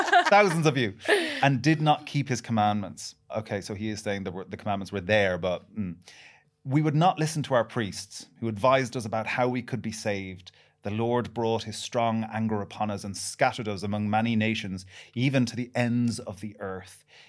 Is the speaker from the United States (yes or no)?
no; Ireland; We're two Irish people, and we've given you permission.